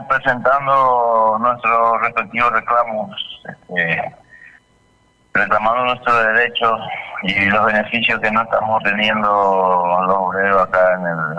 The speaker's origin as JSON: {"language": "Spanish", "country": "Paraguay", "lives_now": "Argentina", "said": "nosotros como paraguayos no estamos cobrando"}